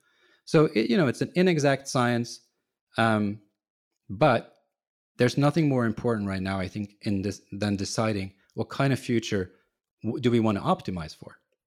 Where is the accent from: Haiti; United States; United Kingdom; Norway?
Norway; I'm from Norway. Right now they have sort of canceled the pandemic over there.